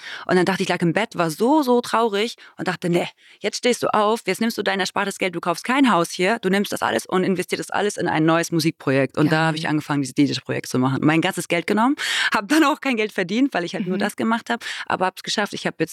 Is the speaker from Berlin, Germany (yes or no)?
no; North Rhine-Westphalia, Germany; Ich komme aus NRW.